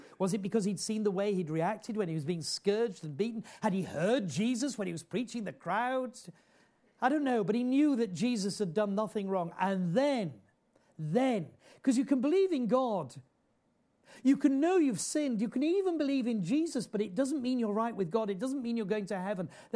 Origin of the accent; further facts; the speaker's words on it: Yorkshire and the Humber, United Kingdom; And I am a Yorkshireman.